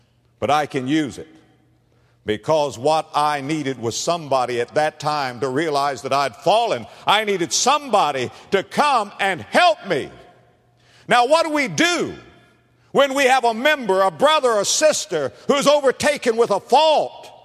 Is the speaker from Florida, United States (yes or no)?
yes; West Palm Beach, Florida, United States; I was raised in West Palm Beach, Florida.